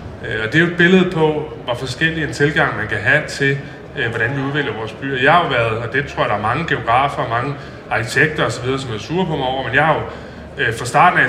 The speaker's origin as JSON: {"language": "Danish", "town": "Holbæk", "region": "Zealand", "country": "Denmark", "said": "i købstads Danmark, i Holbæk, hvor jeg kommer fra"}